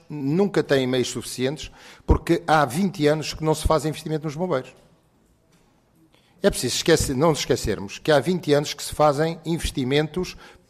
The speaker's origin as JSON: {"language": "Portuguese", "country": "Portugal"}